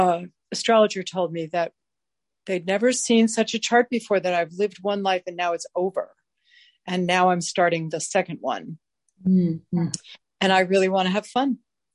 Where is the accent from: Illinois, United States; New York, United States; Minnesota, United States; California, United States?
New York, United States; now in Maine, United States; I'm sitting in the mid-coast of Maine. The ocean is about 300 feet that way in a tiny little house. From born and raised on Long Island in New York. I've been moving all my life